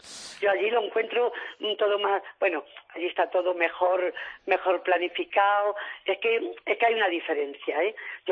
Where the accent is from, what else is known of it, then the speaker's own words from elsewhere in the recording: Spain; soy española, pero de nacimiento, porque he venido a morirme a mi pueblo. Luego soy española de pura cepa.